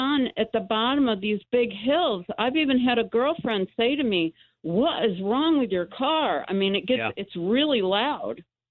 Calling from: New York, United States; I'm calling from the Adirondack, so I'm sorry if I don't have very good you can't hear me.

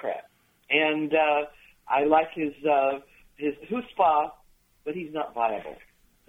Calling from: Ollie, Iowa, United States; I am calling from rural Ollie, Iowa, down in the southeastern part of the state. Sigourney is our county seat in Keokuk County.

